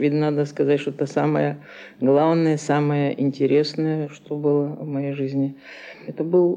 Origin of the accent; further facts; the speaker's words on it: Irkutsk, Irkutsk Oblast, Russia; born there; Я родилась в Сибири, в Иркутске. С детства я училась играть на рояле. И в 19 лет, это было в 30-м году, я поступила в Иркутский радиоцентр